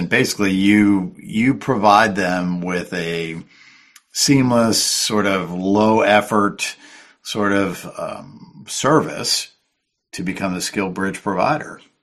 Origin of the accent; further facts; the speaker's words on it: Northeast, United States; I'm just going to say it like it is. I'm from the Northeast, right?